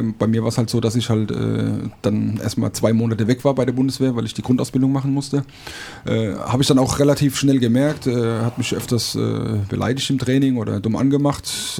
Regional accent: Leimen, Baden-Württemberg, Germany; Ich wollte wieder zurück in die Region. Ich bin gebürtiger Leimener.

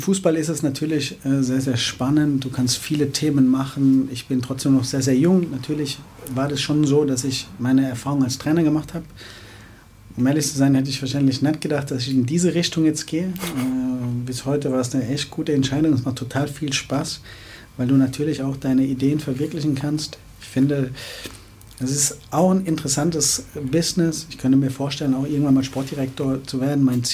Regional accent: Heidelberg, Baden-Württemberg, Germany; Ich bin ein Kind aus der Region, ich komme aus Heidelberg, habe eine Verbindung dann dadurch ganz einfach auch nach Mannheim. Ich bin in Heidelberg geboren, mein erstes Lebensjahr habe ich in Neuostheim verbracht, in der Nähe vom Karl-Benz-Stadion

